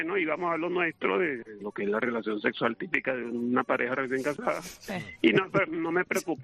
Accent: Venezuela; Yo soy de Venezuela, y en Venezuela, en lugar del fútbol, el deporte rey es el béisbol.

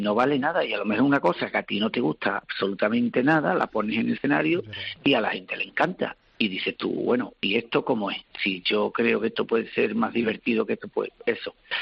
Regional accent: Seville, Andalusia, Spain; encantado de ser … de Triana, porque están muy orgullosos de ser de donde somos, sevillanos, andaluces y españoles.

